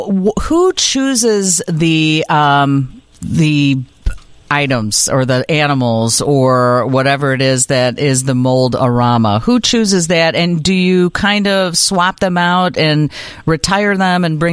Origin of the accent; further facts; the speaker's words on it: Brookfield, Illinois, United States; It was the greatest thing going to the zoo, and I grew up in Brookfield.